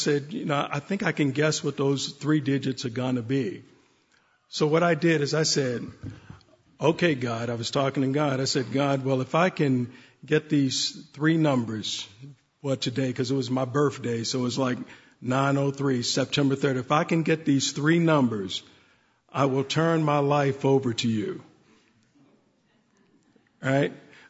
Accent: Baltimore, Maryland, United States; around 10 years old, growing up in Baltimore

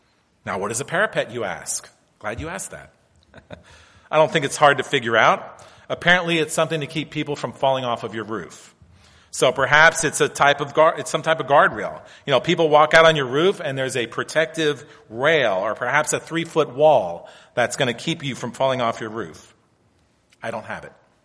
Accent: Pennsylvania, United States; Maples remind me so much of where I grew up in Pennsylvania.

